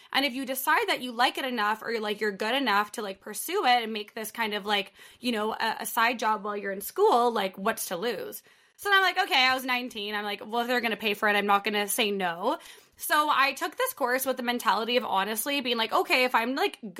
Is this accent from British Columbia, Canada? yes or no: no; Edmonton, Alberta, Canada; So I'm from Edmonton, Alberta, Canada.